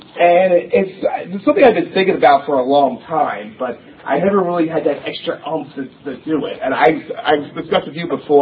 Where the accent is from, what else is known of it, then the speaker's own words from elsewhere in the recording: Dundalk, Maryland, United States; Like I said, I'm from Dundalk. I'm a long-time resident from there.